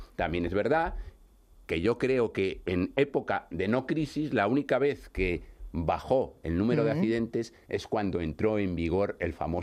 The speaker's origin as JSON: {"language": "Spanish", "region": "Asturias", "country": "Spain", "said": "Sí, soy de Asturias."}